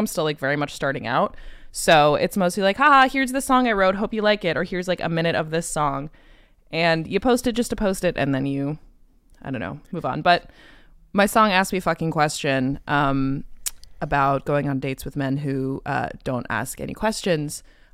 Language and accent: English; New York, United States; born there; I was born in New York, and then I was kid number two of three.